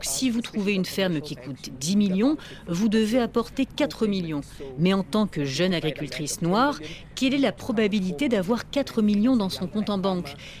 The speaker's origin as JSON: {"language": "French", "town": "Johannesburg", "region": "Gauteng", "country": "South Africa", "tie": "born or raised there", "said": "On n'a jamais eu de terre car on a grandi à Johannesburg"}